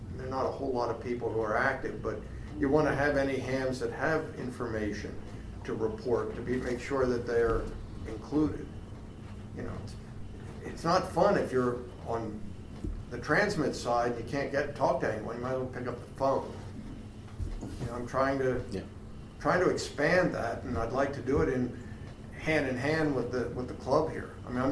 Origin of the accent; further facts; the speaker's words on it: Pennsylvania, United States; I grew up here. I grew up in Bedford County. I'm a little area about 8 miles from Bedford. It's my home.